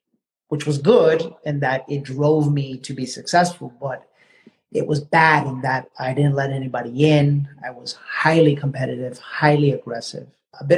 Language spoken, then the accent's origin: English; California, United States; also born or lived in New York City; My background, I was born in New York City, and my parents divorced, and when my parents split up, my mother brought us to California. We went into immediate poverty.